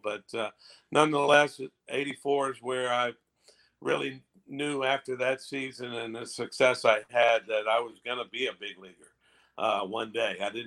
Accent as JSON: {"language": "English", "region": "Mississippi", "country": "United States", "tie": "born or raised there", "said": "But and I still hold it in Mississippi, my home state."}